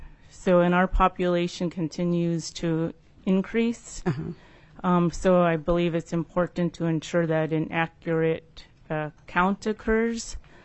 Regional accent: Nome, Alaska, United States; I am from Nome, Alaska, and I'm going to quickly show you where I'm from. It is right in this area of the state, so Northwest Alaska.

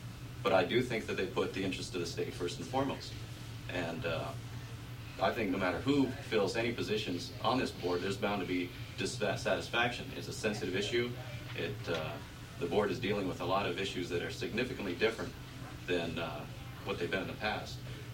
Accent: Anchorage, Alaska, United States; I was born in Anchorage. I've lived in Alaska most of my life

